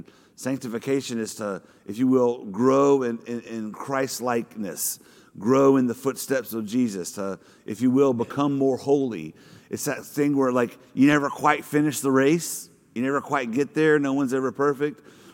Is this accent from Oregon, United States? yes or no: no; Louisiana, United States; child of Louisiana, I've never lived north of Richmond, Virginia in my entire life. All I know is being a Southerner from the southeastern part of the United States.